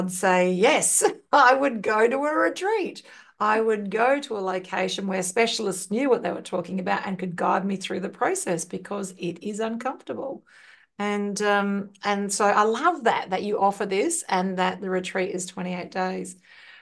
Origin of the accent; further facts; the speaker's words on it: Ireland; because I'm Irish, you're Irish.